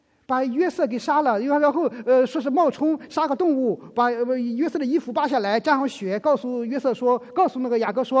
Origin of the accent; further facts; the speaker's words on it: China; 你像我们中国人常常用把我们自己那些自以为的小聪明而自很骄傲